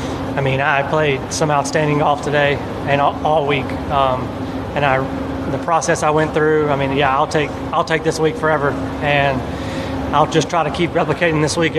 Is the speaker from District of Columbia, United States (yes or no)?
no; Ardmore, Alabama, United States; I am from Ardmore, Alabama, and I love everybody there. I love growing up there. I love going to school there. My mom and dad still live there.